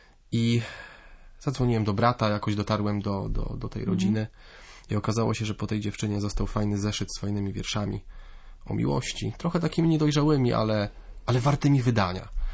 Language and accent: Polish; Kartuzy, Pomeranian Voivodeship, Poland; Są kartuzy, w których się urodziłem, w których do dzisiaj mieszkam i pracuję. I jestem uczniem liceum, mam 17 lat.